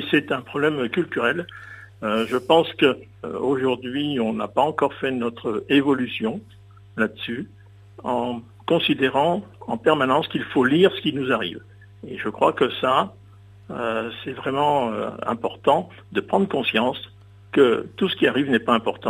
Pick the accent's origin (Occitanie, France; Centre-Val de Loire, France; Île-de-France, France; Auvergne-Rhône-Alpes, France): Île-de-France, France; je suis originaire du sud de Fontainebleau, vous voyez, en lisière de la forêt.